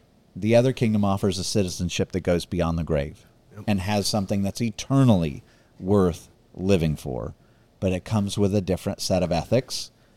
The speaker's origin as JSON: {"language": "English", "country": "United States", "said": "I'm an American, proud American, love our history, love our Constitution."}